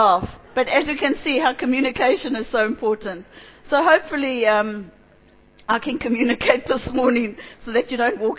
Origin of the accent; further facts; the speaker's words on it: Hong Kong; I'm from Hong Kong